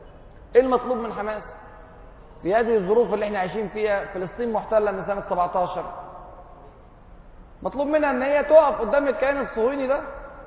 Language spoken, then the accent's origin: Arabic; Egypt; مغايرة تماما للظروف الموجودة عندنا في مصر